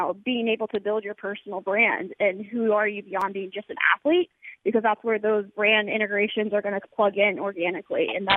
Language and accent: English; Pensacola, Florida, United States; I have born and raised in Florida, born and raised in Pensacola.